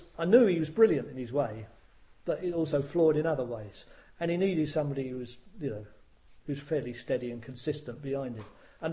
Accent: England, United Kingdom; I come from England, right? Which used to be the centre of the universe. I come from England.

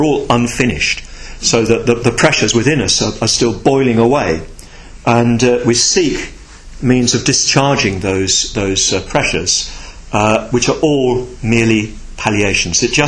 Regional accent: United Kingdom; I felt rather proud of being British.

